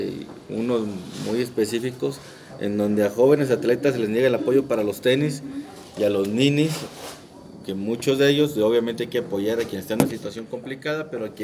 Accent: Nuevo León, Mexico; Allá en el norte, yo soy de Nuevo León

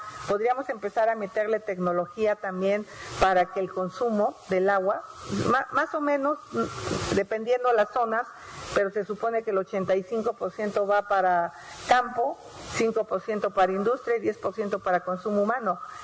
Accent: Hidalgo, Mexico; born there; Yo cuando era niña, pues vivo en el Valle del Mezquital, o nací en el Valle del Mezquital, una zona con muchos problemas de agua

